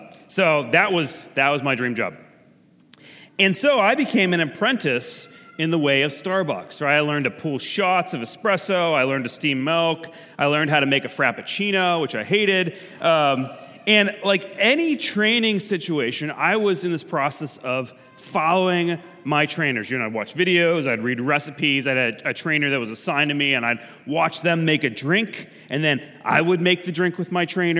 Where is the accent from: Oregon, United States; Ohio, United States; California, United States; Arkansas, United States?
Ohio, United States; North Canton; came this little slice of Seattle to North Canton, Ohio, my hometown, and I was amazed.